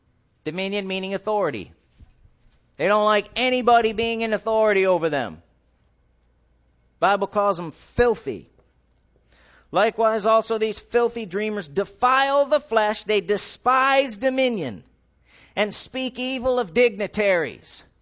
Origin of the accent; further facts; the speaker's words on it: United States; I'm my own man. I'm an American.